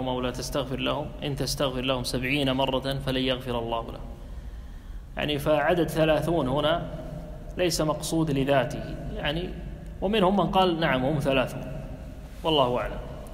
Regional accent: Kuwait; عندنا بالكويت

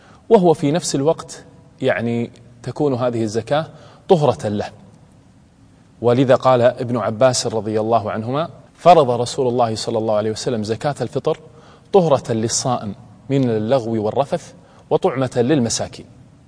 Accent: Kuwait; عندنا في الكويت

